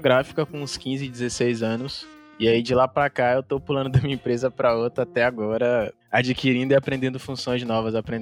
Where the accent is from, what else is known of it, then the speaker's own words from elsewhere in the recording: Camaçari, Bahia, Brazil; Sou do interior aqui da Bahia, chamado Camaçari. Há mais ou menos uma horinha de Salvador.